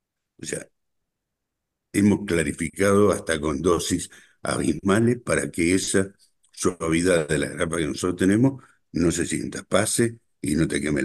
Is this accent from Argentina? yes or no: yes; Palmira, Mendoza, Argentina; No, yo viví en Palmira, nací en Palmira, me crié en Palmira, una ciudad que está 40 kilómetros al este de la ciudad de Mendoza. Ahí tuve toda mi familia